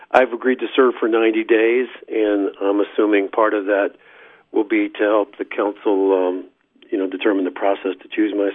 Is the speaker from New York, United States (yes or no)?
no; Dayton, Ohio, United States; I'm from Dayton originally, and mm-hmm. this is about an hour away